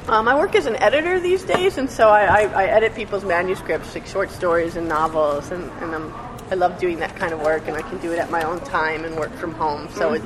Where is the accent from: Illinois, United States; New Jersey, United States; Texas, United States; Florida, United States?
New Jersey, United States; Englewood; also born or lived in San Francisco / New Orleans; I was brought up in Englewood, New Jersey. So not very far from here. But I haven't been in the New York area my whole life. I lived in San Francisco, and I lived in New Orleans, and then came home.